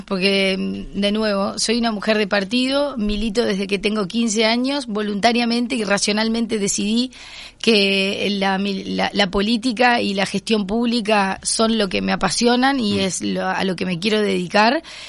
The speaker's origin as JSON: {"language": "Spanish", "region": "Rivera", "country": "Uruguay", "tie": "born or raised there", "also_born_or_lived": "Montevideo", "said": "Yo nací en Rivera, al año me vine a Montevideo. Vivimos acá hasta que pasé a tercer año de escuela."}